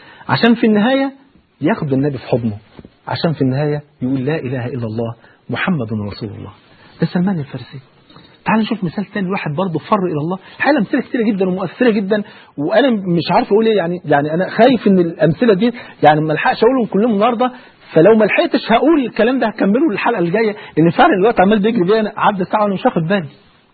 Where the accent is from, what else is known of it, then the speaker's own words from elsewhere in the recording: Egypt; جاهلية ان انا افتخر اقول انا مصري